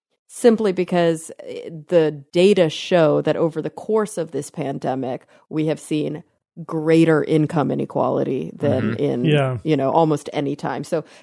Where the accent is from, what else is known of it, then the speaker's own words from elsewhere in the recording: Plano, Texas, United States; so not exactly my hometown, but I grew up in the suburbs of Dallas in Plano